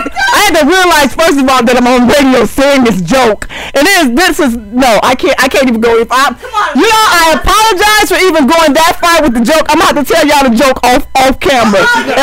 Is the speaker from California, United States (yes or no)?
no; Chicago, Illinois, United States; Okay, so I know I'm a little older, but let me, and we're from Chicago